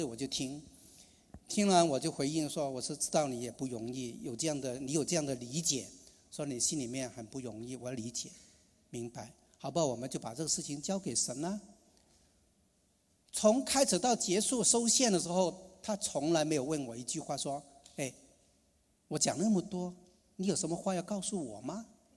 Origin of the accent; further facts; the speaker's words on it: Hong Kong; 因为我是香港的背景，他是国内的背景